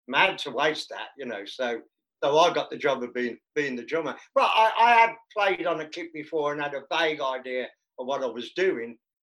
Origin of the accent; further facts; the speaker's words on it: Birmingham, West Midlands, United Kingdom; but I'm a Brummie and I come from a normal working class English family